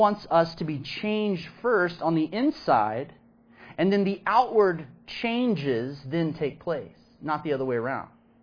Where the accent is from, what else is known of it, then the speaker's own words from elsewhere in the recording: Texas, United States; I know this because I grew up in Texas and have, you know, been in the South for a long period of time.